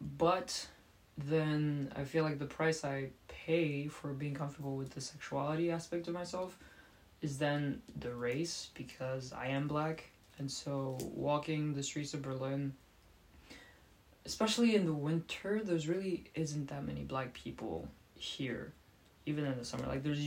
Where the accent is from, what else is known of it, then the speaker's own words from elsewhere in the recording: Rwanda; also born or lived in Kenya; I come from Rwanda, so in East Africa